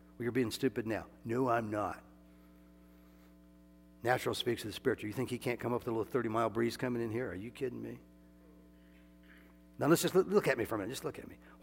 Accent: Iowa, United States; I'm from Iowa. I delivered papers in the third grade, morning and night.

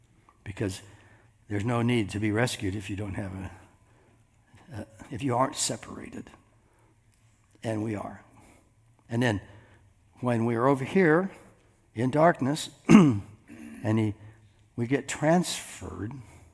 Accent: Iowa, United States; I'm from Iowa, man. They don't have accents. They have corn.

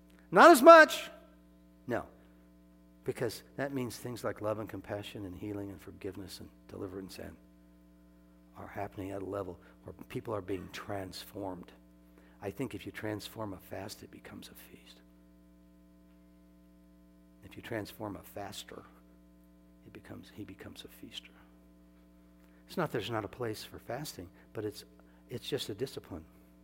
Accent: Iowa, United States; I'm from Iowa. I delivered papers in the third grade, morning and night.

